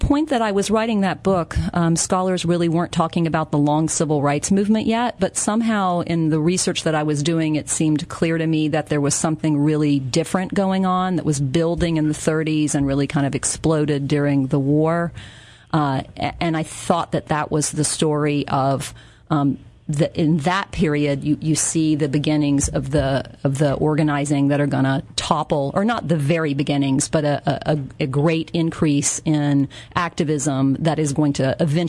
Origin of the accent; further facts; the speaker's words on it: Atlanta, Georgia, United States; So I grew up in Atlanta, where people didn't want to talk about these things.